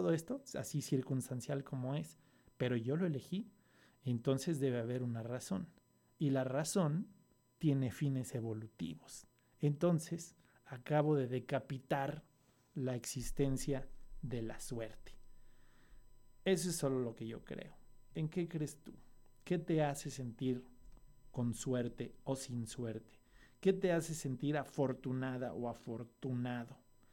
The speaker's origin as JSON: {"language": "Spanish", "region": "Mexico City", "country": "Mexico", "tie": "born there", "said": "si yo nací en México, en la Ciudad de México, el 22 de febrero de 1975, y decidí llegar a través de la familia"}